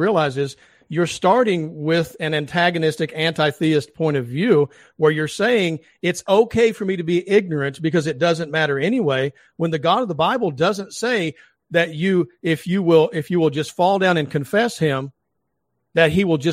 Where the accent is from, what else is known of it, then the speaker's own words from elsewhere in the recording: the South, United States; I'm from the South.